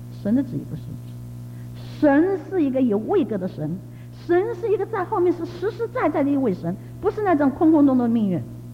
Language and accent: Chinese; China; 我们中国人很会认命啊，特别是中国的女人